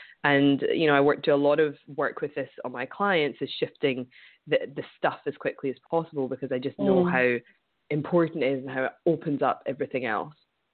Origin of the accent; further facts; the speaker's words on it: Scotland, United Kingdom; partly maybe from growing up in Scotland, not blaming anybody, it's just our culture